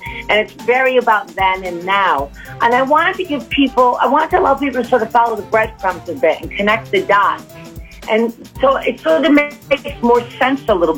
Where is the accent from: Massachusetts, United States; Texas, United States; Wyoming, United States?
Massachusetts, United States; Great Barrington; I grew up in Great Barrington, and here I was back in Great Barrington